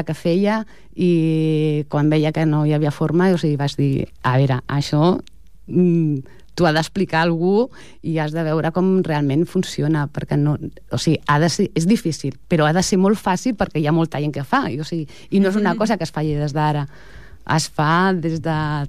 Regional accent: Ripollet, Catalonia, Spain; molt arrelada a Ripollet, evidentment, perquè soc de Ripollet

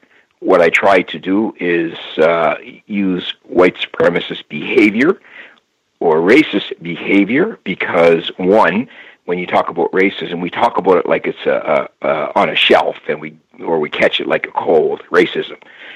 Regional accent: Halifax, Nova Scotia, Canada; now in Ottawa, Canada; Yes, I am. I'm in Ottawa, Ontario. I'm from Halifax, Nova Scotia, so you were close.

